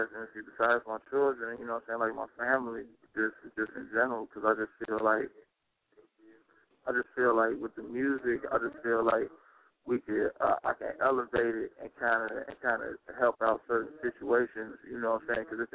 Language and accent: English; Chicago, Illinois, United States; I'm from Chicago. You know what I'm saying? From the west side, to be specific. You know what I'm saying? But then I switched it up and moved around.